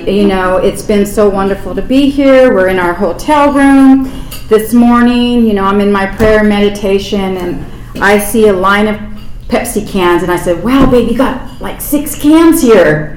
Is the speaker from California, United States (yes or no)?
yes; Menifee, California, United States; from Menifee, Grateful Al-Anon.